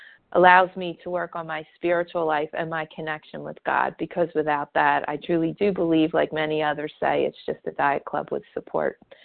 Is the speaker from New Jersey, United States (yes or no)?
yes; New Jersey, United States; I'm from New Jersey, and I'm a grateful recovering compulsive overeater.